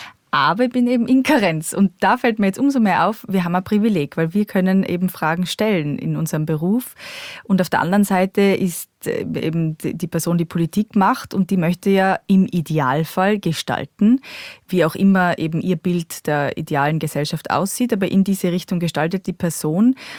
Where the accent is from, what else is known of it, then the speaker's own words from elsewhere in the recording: Innsbruck, Tyrol, Austria; Also ich bin ja aus Innsbruck, wie gesagt. Das heißt, mein Dialekt war viel, viel stärker.